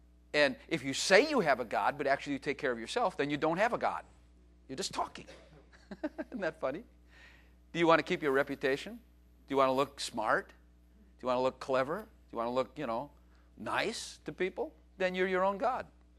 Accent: Chicago, Illinois, United States; I grew up in Chicago, but those are not my kind of people.

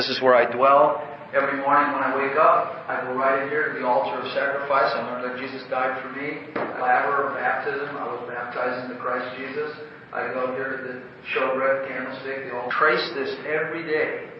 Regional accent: Chicago, Illinois, United States; We grew up in Chicago.

